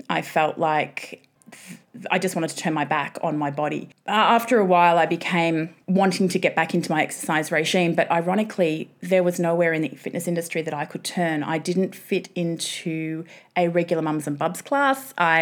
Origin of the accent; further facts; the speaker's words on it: Essendon, Victoria, Australia; born there; I was born in Essendon in Victoria at a hospital that no longer exists anymore.